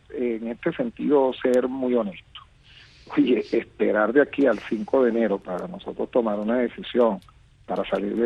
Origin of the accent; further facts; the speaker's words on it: Venezuela; como venezolano, pastoreño que soy